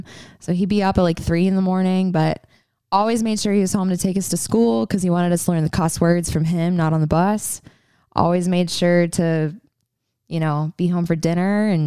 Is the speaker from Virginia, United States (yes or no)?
yes; Virginia, United States; Oh, Virginia.